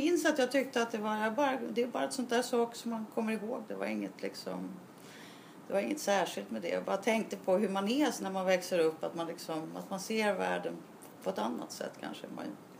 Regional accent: Stockholm, Stockholm County, Sweden; Jag växte upp i Stockholm, i Stockholms innerstad.

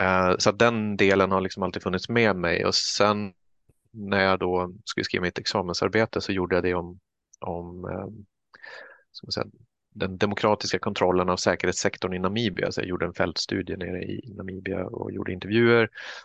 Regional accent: Kiruna, Norrbotten County, Sweden; Jag är uppvuxen i Kiruna.

